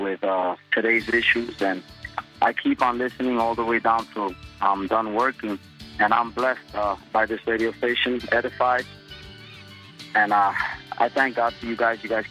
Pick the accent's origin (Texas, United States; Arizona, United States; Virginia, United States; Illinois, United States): Texas, United States; I'm from Texas. I'm calling because I'm blessed by this radio station.